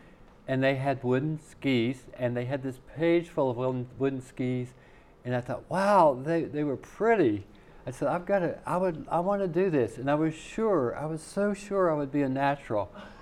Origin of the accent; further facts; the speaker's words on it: Virginia, United States; moved away as an adult; now in Alaska, United States; I grew up in Southwest Virginia and everybody had a yard full of junk.